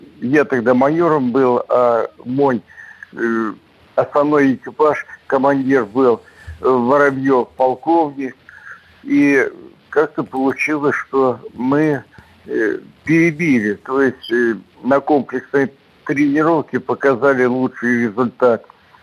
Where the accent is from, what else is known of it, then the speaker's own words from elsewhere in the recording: Belarus; now in Russia; по национальности белорус, а живу в России, и российский паспорт у меня. Но я горжусь тем, что я из Беларуси, и горжусь тем, что я россияне.